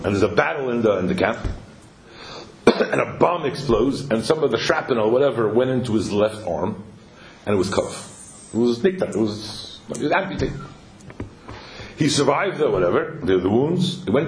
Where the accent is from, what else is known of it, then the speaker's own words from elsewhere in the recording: Brooklyn, New York, United States; I come from Brooklyn, so English is my second language.